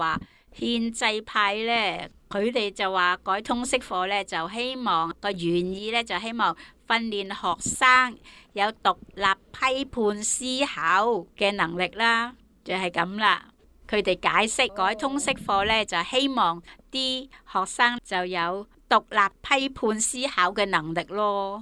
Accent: Hong Kong; 我们香港人

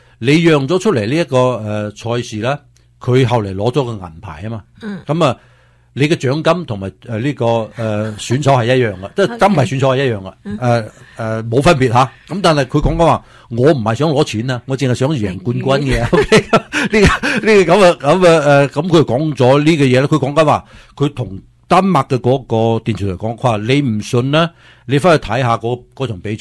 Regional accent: Guangdong, China

